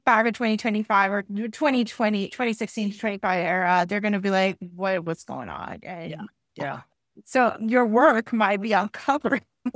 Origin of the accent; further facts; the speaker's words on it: Puerto Rico; I come from Puerto Rico, and I was telling a bunch of people, because I'm from the island